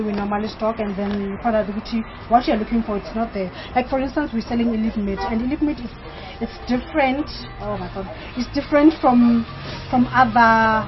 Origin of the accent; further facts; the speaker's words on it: Soweto, Gauteng, South Africa; I grew up here in Soweto.